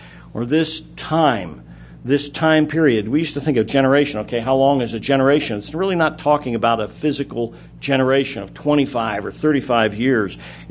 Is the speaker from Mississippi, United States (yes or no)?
no; Maryland, United States; I grew up in Maryland, grew up near a mountain